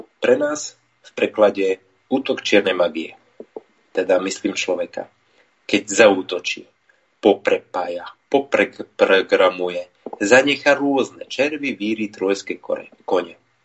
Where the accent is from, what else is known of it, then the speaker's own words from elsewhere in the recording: eastern Slovakia, Slovakia; ako sa vraví u nás na východe, nevidel som, že sa na dáž zberá.